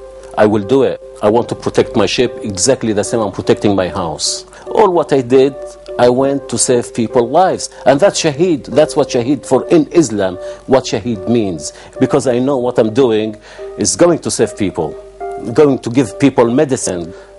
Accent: Israel; I grew up in Israel. Most of my friends were Israelis

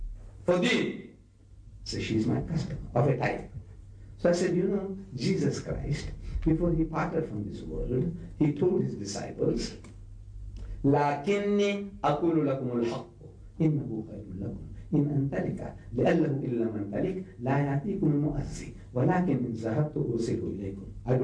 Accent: South Africa; I'm a South African. And as a South African, you people won't give me a visa.

